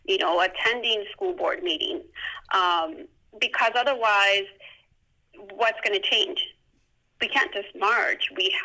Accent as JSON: {"language": "English", "town": "Chicago", "region": "Illinois", "country": "United States", "tie": "born or raised there", "said": "we grew up poor in Chicago."}